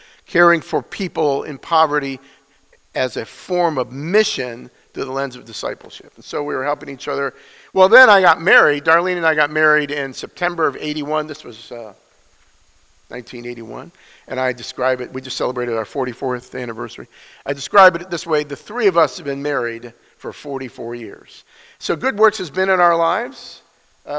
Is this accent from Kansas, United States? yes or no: no; Cleveland Heights, Ohio, United States; I grew up in the Jewish capital of Ohio, which is Cleveland Heights. Any Clevelanders in the room? I never met a Christian in the 16 years I lived in Cleveland.